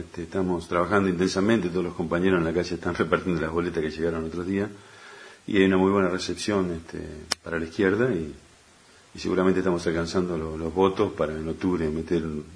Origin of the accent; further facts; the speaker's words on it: Argentina; Vamos a comer acá un asado, como buenos argentinos y acá del interior de la provincia del campo.